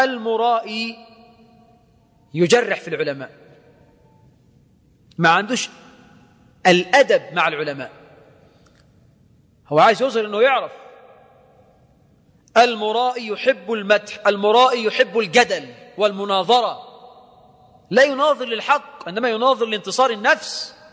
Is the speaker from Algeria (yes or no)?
no; Egypt